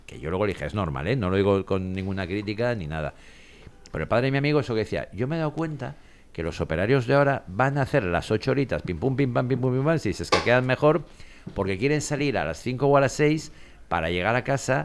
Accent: Alberic, Valencian Community, Spain; ¿Tú te acuerdas cuando éramos pequeños en Alberic que teníamos algún colega, Vicent, que iba a la taronxa, alguno más?

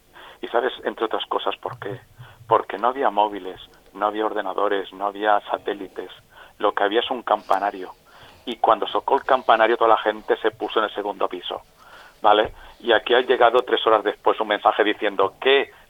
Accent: Catarroja, Valencian Community, Spain; por rescatar personas desde el Port de Catarroja, que somos gente de la Albufera.

